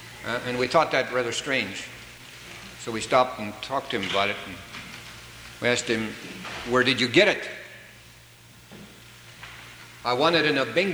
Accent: East Stanwood, Washington, United States; I was raised in East Stanwood. Well, not really in East Stanwood. I was east of East Stanwood in a place called Snooze Hill. We had pigs on the farm

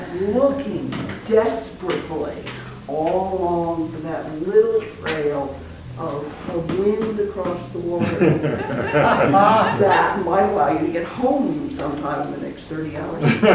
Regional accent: Indianapolis, Indiana, United States; My memories of water, because I grew up in Indianapolis, which was at the time the largest city in the world not on the navigable waterway

